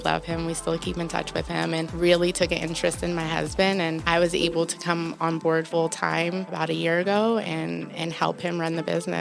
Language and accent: English; Atlanta, Georgia, United States; also born or lived in New York; now in Flagstaff, United States; I came out here from the East Coast, so I'm a New York born girl raised in Atlanta, and moved out here, got into NAU and graduated in 2013 and never left.